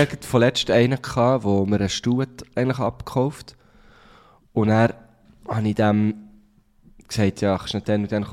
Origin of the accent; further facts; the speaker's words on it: Thun, Bern, Switzerland; ich komme aus Thun. Ich bin ja noch in Basel